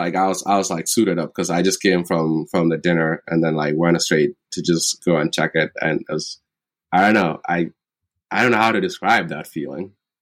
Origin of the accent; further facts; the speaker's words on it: Pariang, Ruweng, South Sudan; born there; I was born in South Sudan. I was born in Ruweng, right, in Pariang. Not exactly Pariang, but yeah, I was born there.